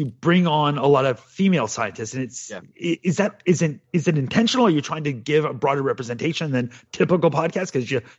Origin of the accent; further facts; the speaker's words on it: Canada; First of all, it's a boat. Learn to speak Canadian.